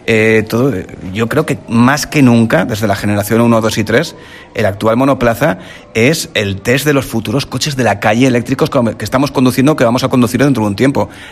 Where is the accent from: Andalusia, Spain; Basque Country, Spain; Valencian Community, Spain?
Valencian Community, Spain; Valencia; como yo soy de Valencia, estamos en Valencia